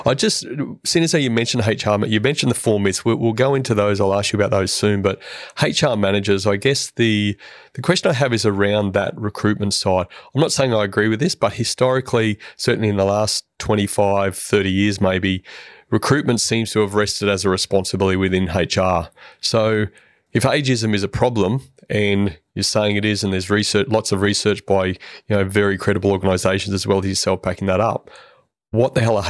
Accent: Queensland, Australia; you're up in Queensland, my home state, next week.

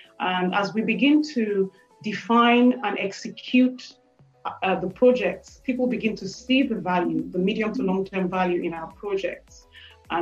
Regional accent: Nigeria; English is a second language; moved away; also born or lived in United Kingdom; When I emigrated from Nigeria to the United Kingdom to boarding school, I had to overcome various biases, racial bias, as well as gender bias, environmental bias. I wasn't used to the winter, I wasn't used to the cold weather.

